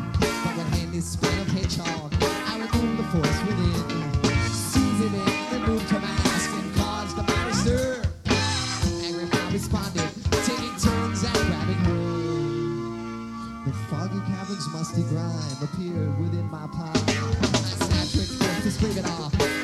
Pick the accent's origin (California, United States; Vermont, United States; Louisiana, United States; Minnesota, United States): Vermont, United States; but we're from the States, we're from Vermont, and I want to thank you for listening tonight.